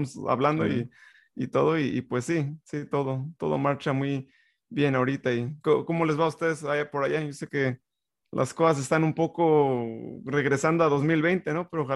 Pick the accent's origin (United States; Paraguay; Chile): United States; first language Spanish; yo nací aquí en Estados Unidos, pero el español es mi primer lenguaje. Y yo crecí en una comunidad que siempre me gusta bromear y todo, porque la verdad era como 95% hispana.